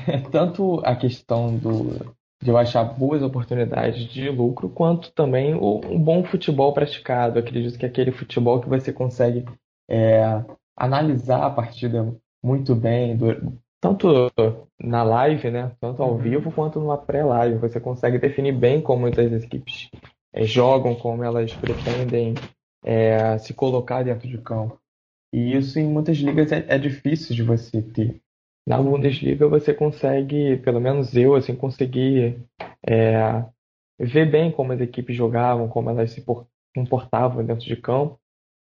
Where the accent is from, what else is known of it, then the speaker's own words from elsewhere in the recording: Rio de Janeiro, Brazil; É, eu sou do Rio de Janeiro. Uhum. Sempre morei aqui, então o sotaque vai ser bem puxado.